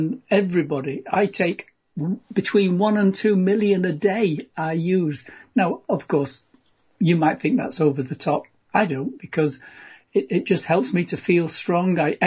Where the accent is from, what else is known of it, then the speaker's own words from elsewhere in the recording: England, United Kingdom; accent: English; Hope you can understand my English accent.